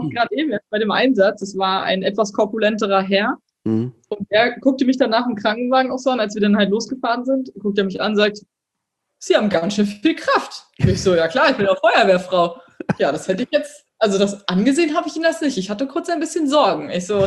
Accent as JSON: {"language": "German", "region": "Berlin", "country": "Germany", "said": "ich komme aus Berlin, ich habe eine große Fresse"}